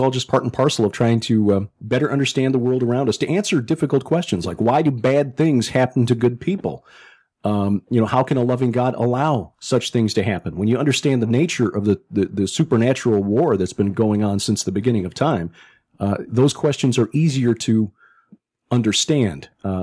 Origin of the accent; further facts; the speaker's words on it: Chicago, Illinois, United States; I, as a kid growing up in Chicago